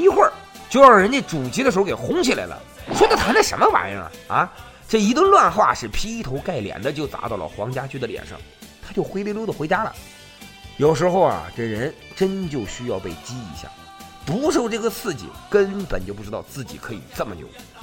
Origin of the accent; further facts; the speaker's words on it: Northeast China, China; 用我们东北话讲是贼稀罕他。